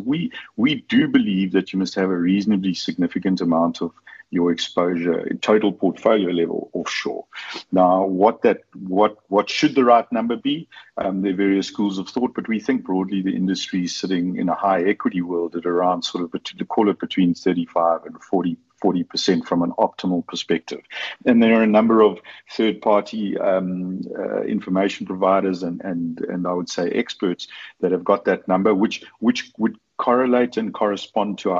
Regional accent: South Africa; we have the ability now as South African investors

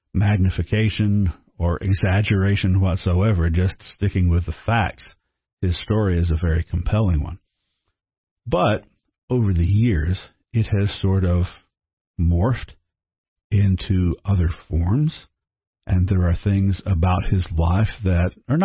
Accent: Sparta, Tennessee, United States; when I was growing up in Sparta, I was born in 1968, so we're talking about the 1970s.

